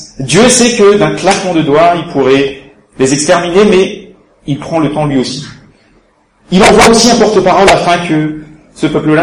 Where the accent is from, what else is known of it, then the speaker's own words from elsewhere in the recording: Marseille, Provence-Alpes-Côte d'Azur, France; Je suis de Marseille, une petite heure d'ici, et là-bas j'exerce en tant qu'architecte dans un petit cabinet qui s'installe dans la région de Aix-en-Provence. Et ça fait une petite, une quinzaine d'années que je suis là dans la région par ici